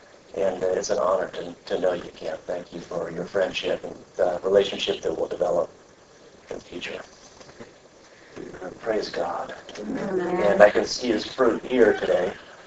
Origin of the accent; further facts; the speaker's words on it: Kirksville, Missouri, United States; I'm from Kirksville, Missouri. No one knows about Kirksville. Kirksville is far away from everything.